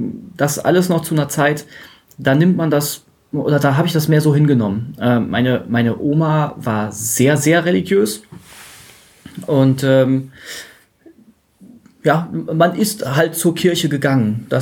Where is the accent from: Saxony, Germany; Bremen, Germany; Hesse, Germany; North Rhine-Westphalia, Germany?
North Rhine-Westphalia, Germany; Dortmund; Ich bin aus Dortmund und bin hier zu Besuch in der verbotenen Stadt. Und ich bin ein Ingenieur, Schrägstrich Naturwissenschaftler. Und ich bin, sagen wir mal, Agnostiker.